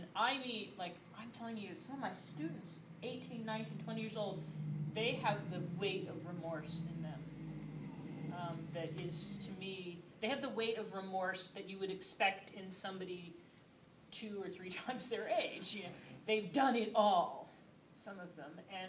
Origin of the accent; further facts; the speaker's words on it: Connecticut, United States; we're from Connecticut.